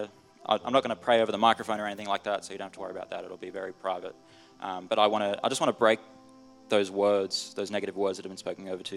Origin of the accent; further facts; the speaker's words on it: Brisbane, Queensland, Australia; moved away; I'm from Brisbane originally, so all my family is in Brisbane. And so I felt God call me to move away